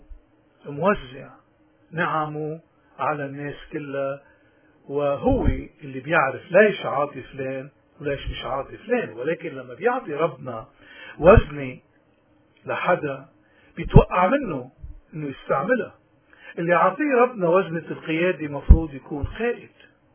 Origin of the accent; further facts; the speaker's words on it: Lebanon; لقلنا نحن كلبنانيين بنعاني منه